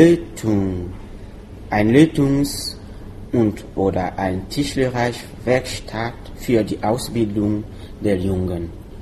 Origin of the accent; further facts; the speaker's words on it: Burkina Faso; first language Mooré; German is a second language; Ja, das ist meine Muttersprache.